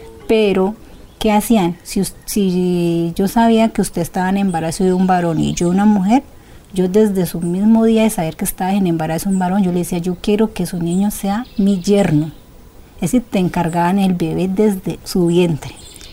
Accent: Valle del Cauca, Colombia; born there; soy de la etnia Emberachamí, nací aquí en el Valle.

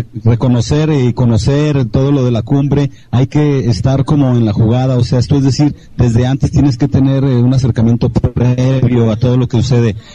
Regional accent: Guadalajara, Jalisco, Mexico; Venimos de la ciudad de Guadalajara, Jalisco, México, la tierra del mariachi

